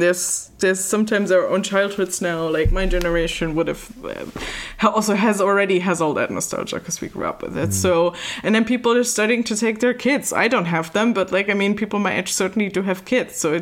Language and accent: English; Germany; And then I'm from Germany. So Euro Disney, as it's still called, then opens in 92.